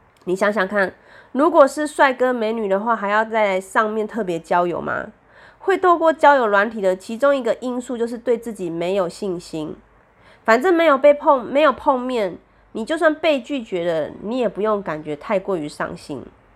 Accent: Taiwan; 因为我们台湾人总是就是在自己可能自己的 IG 啊、Facebook 上面啊

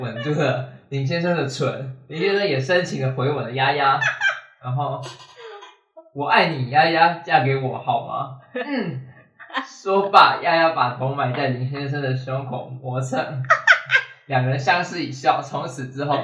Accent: Jingmei, Taipei, Taiwan; 我是啊，我是来自景美的。

